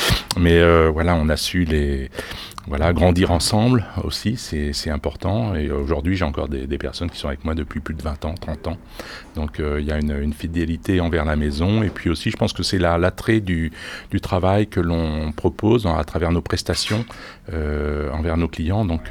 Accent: Blois, Centre-Val de Loire, France; born there; qui est né le 18 août 1955, donc j'ai 63 ans, je suis né à Blois

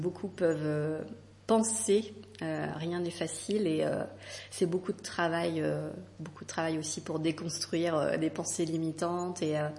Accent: Centre-Val de Loire, France; puisque tu te souviens que je suis de Loire-et-Cherienne, mais oui. Je suis partie longtemps.

